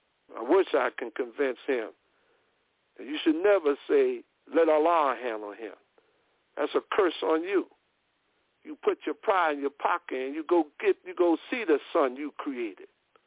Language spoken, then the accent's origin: English; Newark, New Jersey, United States; And one from my hometown, Newark, New Jersey